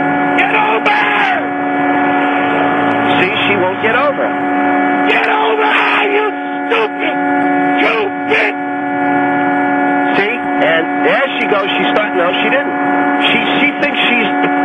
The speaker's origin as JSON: {"language": "English", "town": "Houston", "region": "Texas", "country": "United States", "said": "I come from Houston, Texas, the land."}